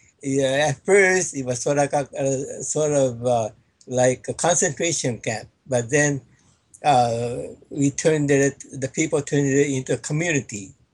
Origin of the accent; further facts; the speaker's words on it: Florin, California, United States; I was born and raised in Florian, that's a suburb, I mean, not suburb, but rural area near Sacramento. And we were grape and strawberry farmers. And there we were predominantly Japanese.